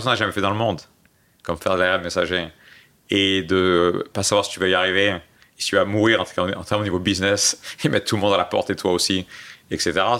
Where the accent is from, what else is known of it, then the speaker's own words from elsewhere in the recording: Marseille, Provence-Alpes-Côte d'Azur, France; Tu sais, j'ai grandi à Marseille.